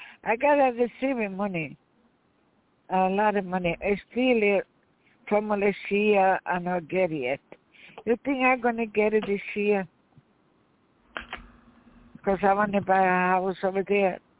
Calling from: New York, United States; We are calling from New York.

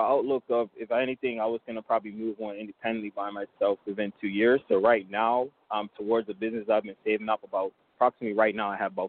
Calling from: West Palm Beach, Florida, United States; I'm calling from West Palm Beach, Florida.

